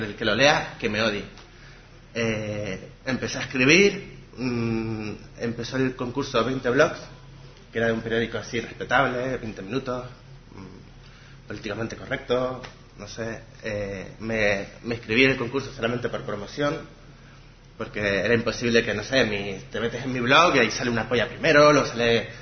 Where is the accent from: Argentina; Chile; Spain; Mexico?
Spain; Canary Islands; yo soy canario de las Islas Canarias, de Gran Canaria, era un poco separado